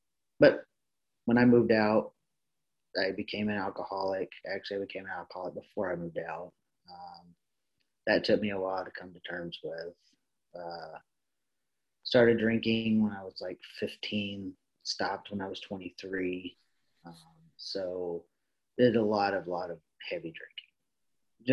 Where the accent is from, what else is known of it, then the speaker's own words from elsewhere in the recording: Ripley, Mississippi, United States; So I grew up in Ripley. I'm adopted.